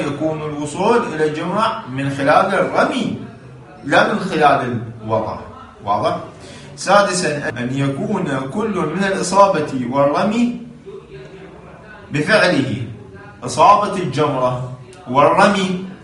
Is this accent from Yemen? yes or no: no; Iraq; هنا عندنا في العراق نسميها عرفان مصيادة، مقلاع